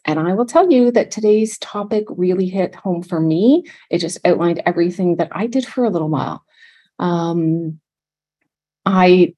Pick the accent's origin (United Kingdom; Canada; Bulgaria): Canada; Ontario; I am from Ontario, Canada. I live about an hour north of Toronto.